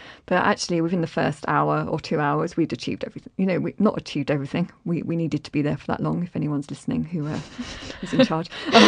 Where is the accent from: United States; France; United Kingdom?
United Kingdom; London; accent: London; You know, I can barely speak English, if we're being honest, with my dodgy London accent.